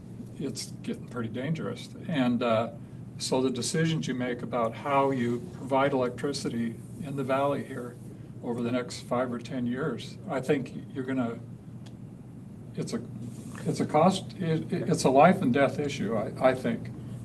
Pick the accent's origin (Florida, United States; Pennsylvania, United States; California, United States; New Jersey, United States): California, United States; Palm Desert; from Palm Desert.